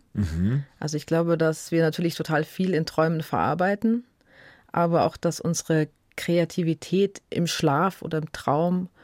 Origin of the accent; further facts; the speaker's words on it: Munich, Bavaria, Germany; Also mein Vater war Palästinenser, meine Mutter ist Deutsche und ich bin hier in München geboren. Also natürlich bin ich Münchnerin